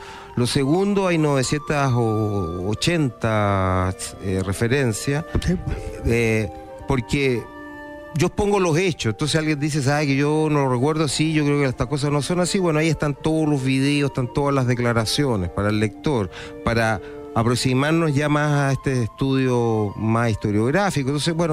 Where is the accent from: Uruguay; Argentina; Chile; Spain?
Chile; esto ya lo hemos vivido como chilenos.